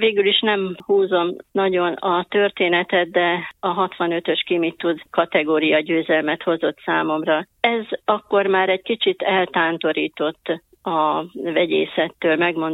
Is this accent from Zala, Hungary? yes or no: yes; Nagykanizsa, Zala, Hungary; born there; Én Nagykanizsán, ebben a dalai kis kereskedővárosban születtem. A 48-as év, ebből már kiderül, hogy milyen régóta vagyok a Földön.